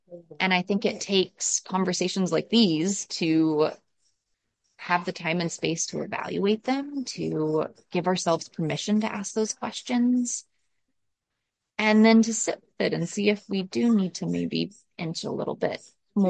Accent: Midwest, United States; I am female and white and speak English, and I grew up in the Midwest.

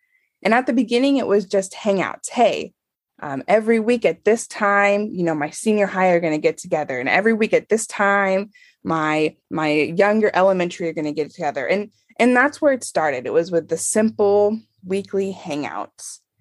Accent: Independence, Missouri, United States; now in California, United States; because we're originally from Independence, right outside Kansas City. And so we come with this little Midwest twist to the beautiful, you know, mountains and trees of California.

